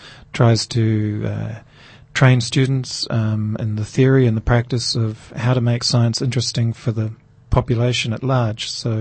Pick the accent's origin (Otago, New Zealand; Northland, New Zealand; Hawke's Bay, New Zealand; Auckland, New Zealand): Hawke's Bay, New Zealand; Napier; Yeah, I'm a troubled lad because of it, apparently, but I've survived.